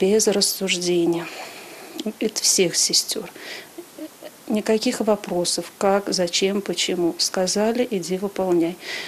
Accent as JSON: {"language": "Russian", "region": "Penza Oblast", "country": "Russia", "tie": "born or raised there", "said": "Родом я из Земеченского района Пензенской области. Из семьи я простой, обычный рабочий."}